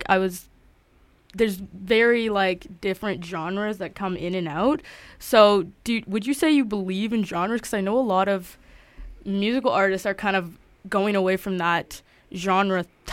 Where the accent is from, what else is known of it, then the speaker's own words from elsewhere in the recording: Calgary, Alberta, Canada; now in Vancouver, Canada; I'm from Calgary.